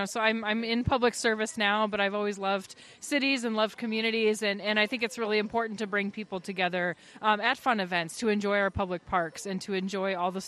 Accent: Midwest, United States; I'm from the Midwest, so I miss spring and fall sometimes.

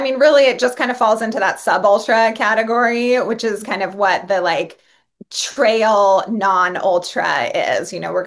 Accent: Oregon, United States; when I came up from Oregon, I remember, like, and I ran pretty primarily like road races in Oregon. That's kind of how I started.

